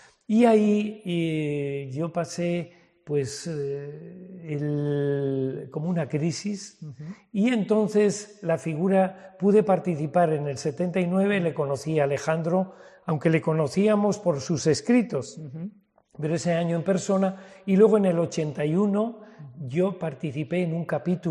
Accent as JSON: {"language": "Spanish", "region": "Basque Country", "country": "Spain", "said": "me siento enviado de mi pueblo y de todo el País Vasco, porque yo he recibido esa fe aquí y me he ido como misionero."}